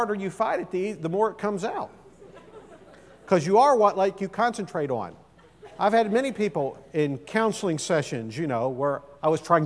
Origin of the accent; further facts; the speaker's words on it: Mansfield, Ohio, United States; I grew up 70 miles south of Cleveland, Ohio, in a town called Mansfield.